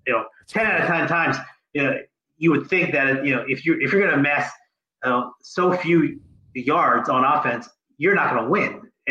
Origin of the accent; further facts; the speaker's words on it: Philadelphia, Pennsylvania, United States; I'm just not impressed, and maybe this is just the native Philadelphia in me. You know, I'm born and raised in Philly.